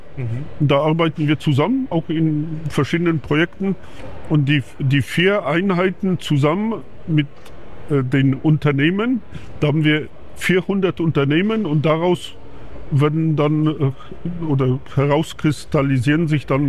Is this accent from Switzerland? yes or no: no; Głogówek, Opole Voivodeship, Poland; kommt eigentlich von meinen schlesischen Wurzeln, ja, weil ich komme aus Oberschlesien.